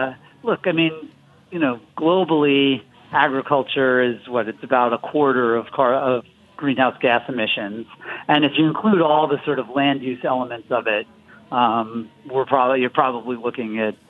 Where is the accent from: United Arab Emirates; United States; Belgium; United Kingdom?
United States; Florida; that's why you have these gigantic algal blooms in the Gulf and also around my home state of Florida.